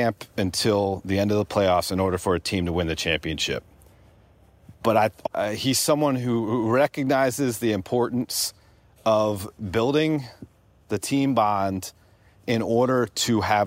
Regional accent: Pennsylvania, United States; but I'm from the Philadelphia suburbs.

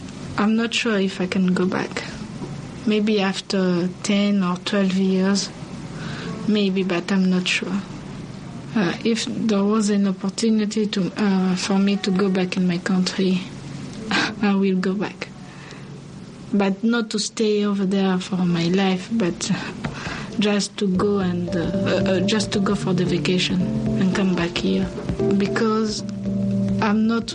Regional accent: Kinshasa, DR Congo; English is a second language; moved away; I'm 18 years old, and I came from Congo, Kinshasa. I left my country because of the war.

